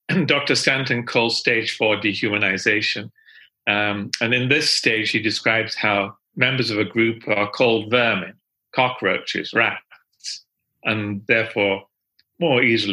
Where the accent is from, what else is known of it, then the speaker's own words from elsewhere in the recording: England, United Kingdom; now in United States; Everybody expects me in the United States to drink tea as an English person, but I don't drink tea.